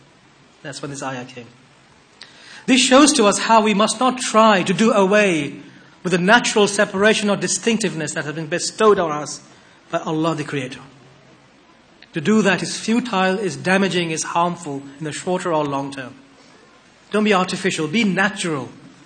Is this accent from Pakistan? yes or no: no; United Kingdom; We are born here, we are bred here, we are growing up here, we are British.